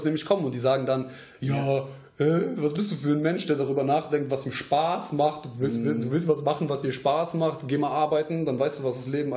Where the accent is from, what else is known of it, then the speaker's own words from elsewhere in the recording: Troisdorf, North Rhine-Westphalia, Germany; Weil wir kommen aus Troisdorf jetzt.